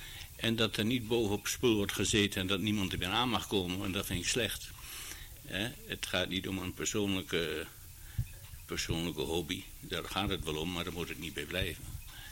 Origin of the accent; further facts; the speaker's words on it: Vroomshoop, Overijssel, Netherlands; Ik ben in Vroomshoop opgegroeid en ik ben direct na de bevrijding ben ik gaan studeren in Utrecht, geografie.